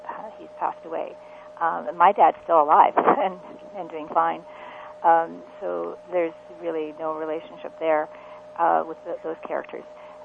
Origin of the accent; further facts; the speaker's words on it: Sudbury, Ontario, Canada; I'm from Sudbury, Ontario, originally, where I was born, we had a very strong, vibrant Ukrainian community there, and so I was bathed in stories of all these people. They were all immigrants and, new immigrants, so that's the kind of community that I was brought up